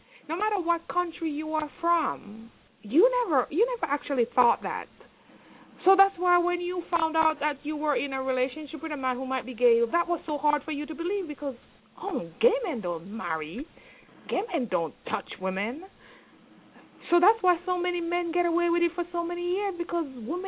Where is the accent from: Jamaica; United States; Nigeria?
Jamaica; I'm an immigrant straight spouse. I am from Jamaica.